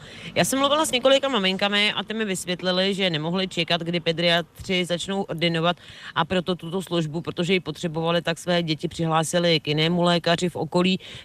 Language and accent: Czech; Hostinné, Hradec Králové Region, Czechia; I já sama, protože pocházím z Hostinného, tak jsem k jedné z nich až do 18 let dokonce chodila.